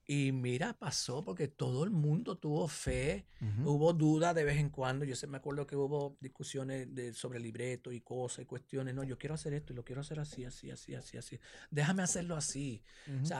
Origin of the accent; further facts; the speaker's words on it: New York City, New York, United States; born there; now in Los Angeles, United States; yo nací en Nueva York, pues la idiosincrasia, ¿no?